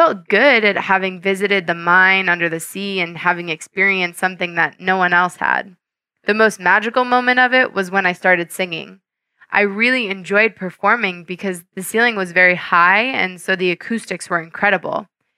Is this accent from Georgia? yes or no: yes; Georgia; now in United Kingdom; I think I'm British in my mind and Georgian in my heart. You see, I call England home really because I've been living here for such a long time now, but Georgia is in my heart.